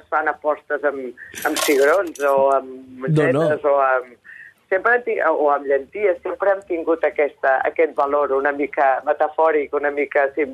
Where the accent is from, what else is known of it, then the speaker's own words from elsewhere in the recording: Catalonia, Spain; Jo soc del Vallès Oriental i allà la mongeta del Ganxet hi ha veneració